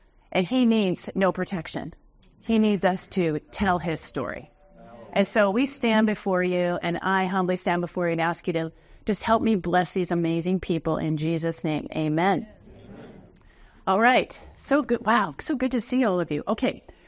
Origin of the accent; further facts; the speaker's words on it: Newcastle, Washington, United States; I was from the Newcastle, Renton area, and we met in Sweden.